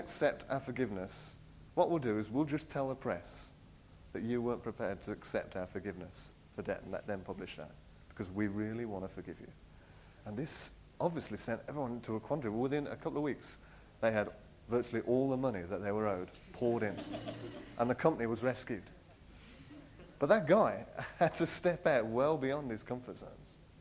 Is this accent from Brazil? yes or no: no; Bromsgrove, West Midlands, United Kingdom; And I came from a middle-class town. I came from Bromsgrove, middle-class Bromsgrove.